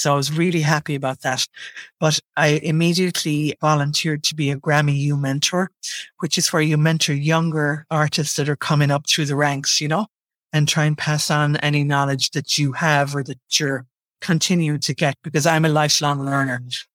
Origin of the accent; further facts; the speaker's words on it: Ireland; because I come from Ireland and I'm ancient and she comes from New York and she's young